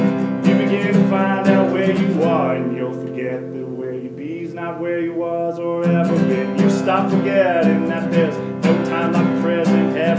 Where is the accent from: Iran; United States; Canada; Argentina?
Canada; now in Toronto, Canada; I'm Canadian. And then I came to Toronto when I was 19 or 20